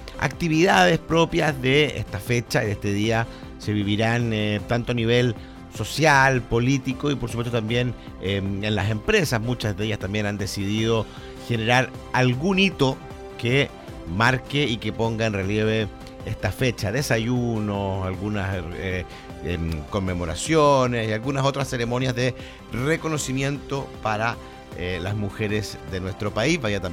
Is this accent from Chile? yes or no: yes; Chile; cuán comunistas o anticomunistas somos los chilenos